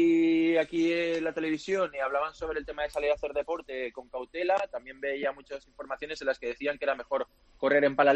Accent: L'Hospitalet de Llobregat, Catalonia, Spain; el de mi ciudad donde yo crecí, en Hospitalet

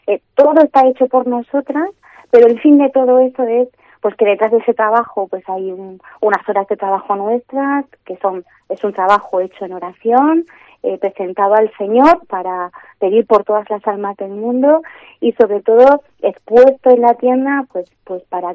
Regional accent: South, Spain; now in Segovia, Spain; yo soy del sur, ¿vale? Y esa manifestación de cariño a la Virgen en los años que llevo fuera de mi tierra, con todo el cariño del mundo, no lo había vivido hasta que he llegado a Segovia.

